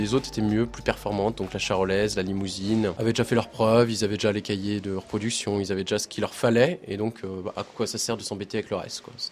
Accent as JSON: {"language": "French", "region": "Brittany", "country": "France", "said": "je suis pas de la région de Poitou-Charentes. Moi je viens de Bretagne et je connais un petit peu le milieu rural."}